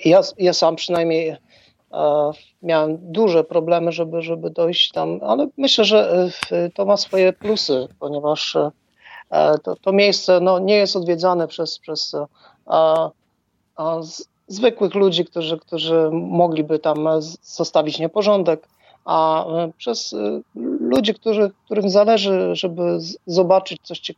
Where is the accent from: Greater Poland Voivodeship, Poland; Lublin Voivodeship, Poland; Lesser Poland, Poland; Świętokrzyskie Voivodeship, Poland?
Greater Poland Voivodeship, Poland; Poznań; może nie moimi, bo ja pochodzę z Poznania